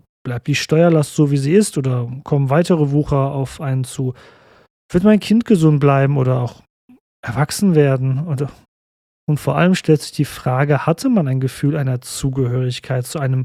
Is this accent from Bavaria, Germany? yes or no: no; Cologne, North Rhine-Westphalia, Germany; Aber warum rede ich dann hier als Kölner Deutsch mit euch und nicht Französisch?